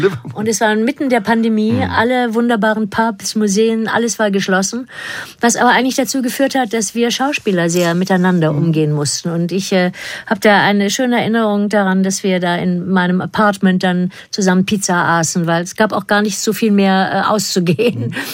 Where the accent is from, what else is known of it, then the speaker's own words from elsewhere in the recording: Germany; accent: German; dann kommt mein deutscher Akzent auch mehr raus im Englischen.